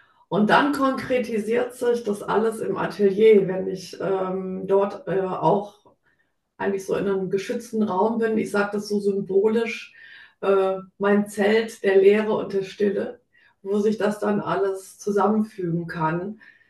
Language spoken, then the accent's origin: German; Rhineland, Germany; so katholisch getauft, Religionsunterricht. Ich bin im Rheinland aufgewachsen, da ist man auch katholisch an sich.